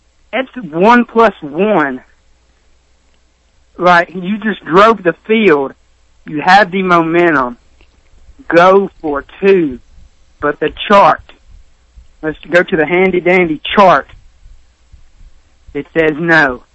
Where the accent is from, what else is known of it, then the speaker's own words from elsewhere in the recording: Tennessee, United States; I'm from West Tennessee